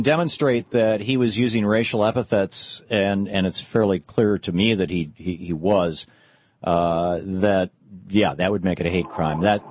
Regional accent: Lansing, Michigan, United States; I grew up in Michigan. That's small town Michigan. I mean, and it was Lansing when I was a kid. It's gotten to be a bigger town now.

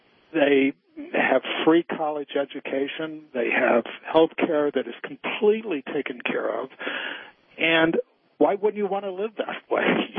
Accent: Cincinnati, Ohio, United States; now in Illinois, United States; I grew up in Cincinnati. We took all our vacations in Michigan. I live in Illinois.

